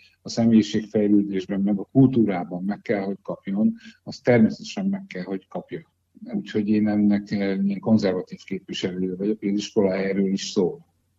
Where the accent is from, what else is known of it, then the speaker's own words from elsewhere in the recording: Gyula, Békés, Hungary; Egyébként gyulai vagyok.